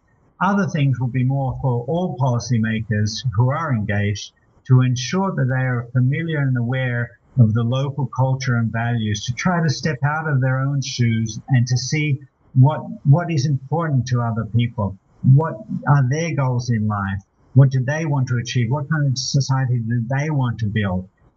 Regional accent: Australia; Now, I'm Australian.

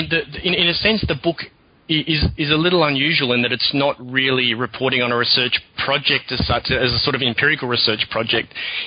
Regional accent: Australia; even though I'm Australian and I've worked mostly in Europe

